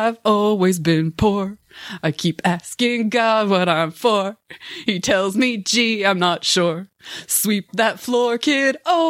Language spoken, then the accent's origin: English; Federal Way, Washington, United States; now in Tacoma, United States; now I live in Tacoma, but Federal Way will always be my hometown.